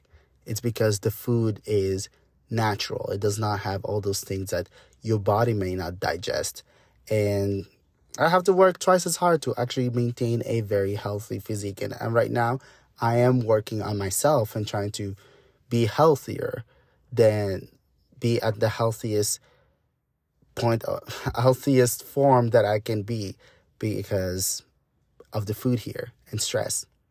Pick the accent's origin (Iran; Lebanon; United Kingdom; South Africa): Lebanon; now in United States; Growing up in Lebanon and also encountering so many cultures